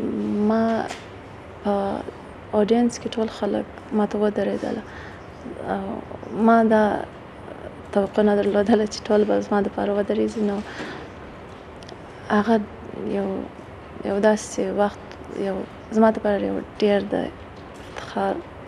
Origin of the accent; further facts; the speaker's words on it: Badghis, Afghanistan; also born or lived in Pakistan; او زه د بادغیس ولایت څخه یم او ژوند مې په پاکستان کې تیر کړ دی.